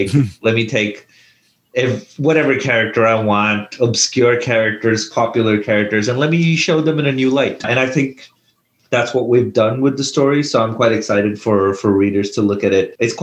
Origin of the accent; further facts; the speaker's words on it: India; when I was a kid growing up in India